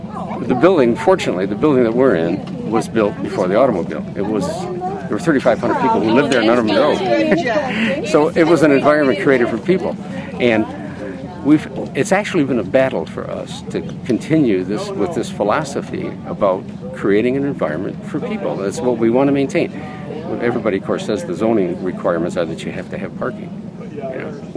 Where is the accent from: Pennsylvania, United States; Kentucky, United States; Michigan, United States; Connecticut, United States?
Michigan, United States; Detroit; and I grew up in Detroit, and I grew up in Detroit when it was a beautiful city.